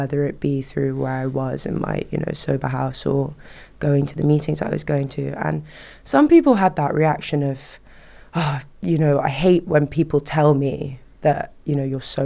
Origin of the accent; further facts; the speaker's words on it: London, United Kingdom; So I've grown up in London, Northwest London.